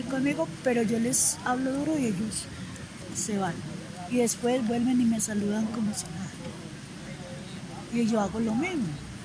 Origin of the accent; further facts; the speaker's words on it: Fresno, Tolima, Colombia; Yo soy del Fresno, Tolima.